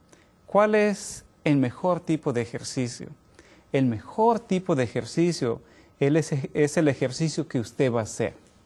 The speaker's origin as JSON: {"language": "Spanish", "country": "Mexico", "said": "en mi caso, yo soy mexicano"}